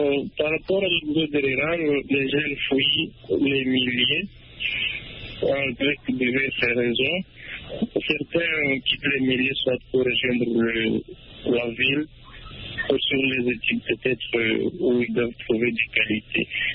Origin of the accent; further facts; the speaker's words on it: Walungu, South Kivu, DR Congo; Non, je parle d'un petit village, mais à Walungu